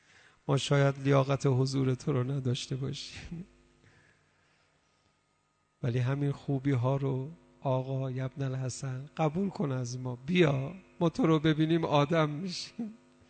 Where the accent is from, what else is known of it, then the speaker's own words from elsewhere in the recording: Iran; یکی دو سه نفر خارجی فهمیدن ما ایرانی هستیم